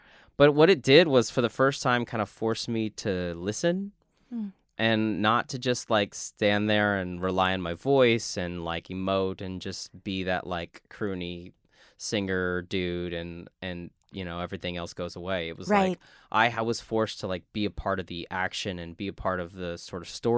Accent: Texas, United States; And I just as a kid growing up in South Texas, like, it's just singing and acting, right?

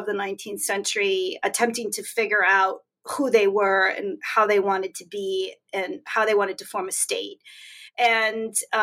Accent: Silver Spring, Maryland, United States; born there; also born or lived in Chile; So, I am Chilena, a first generation. My parents moved here after they married in 1968. I was born in 1969 in Silver Spring, Maryland. So I've lived most of my life in the United States. However, I spent a portion of my childhood in Chile

